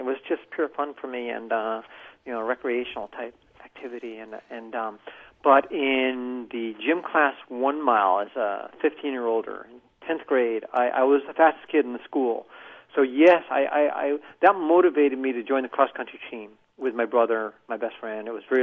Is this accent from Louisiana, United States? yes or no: no; Hartford, Connecticut, United States; moved away; But I moved to Boston and saw the Boston Marathon for the first time. I'm from Hartford, Connecticut originally, about 100 miles away.